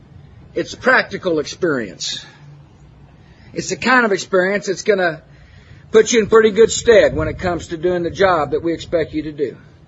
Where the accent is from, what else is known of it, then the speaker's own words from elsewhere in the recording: Midland, Texas, United States; You forgot I grew up in Midland. Home of the mighty Bulldogs